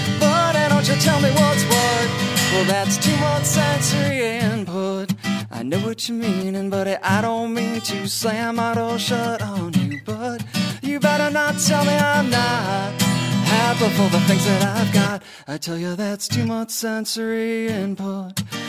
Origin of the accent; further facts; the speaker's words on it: Normal, Illinois, United States; Oh, nice. I'm actually originally from Normal, Illinois.